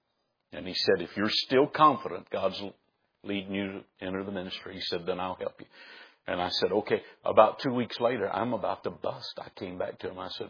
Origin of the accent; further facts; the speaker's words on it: Florida, United States; I grew up in Florida. My soul on earth, I thought bathing was taking a bath.